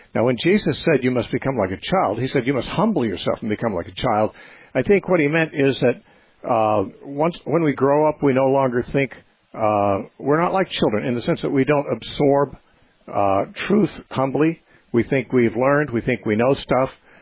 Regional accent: United States; born there; I mean, I was born in America, which is a lot more fortunate than being born in Bangladesh.

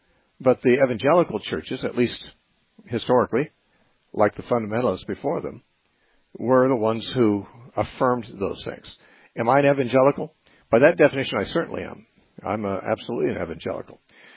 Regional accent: United States; I'm an American and I'm an evangelical.

